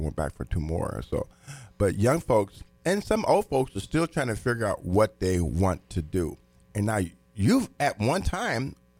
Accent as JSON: {"language": "English", "town": "Terrell", "region": "Indiana", "country": "United States", "tie": "born or raised there", "said": "because my hometown is Terrell, Indiana, and I quit high school in 19."}